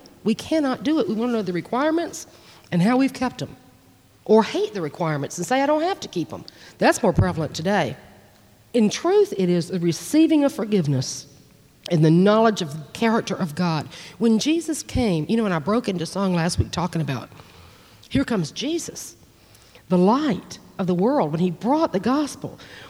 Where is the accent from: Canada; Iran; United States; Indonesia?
United States; Atlanta, Georgia; also born or lived in Miami, United States; I grew up in a family, a large family in Atlanta, Georgia. I was born in Miami, and at about six, we moved to Georgia, and I'm the second of six children.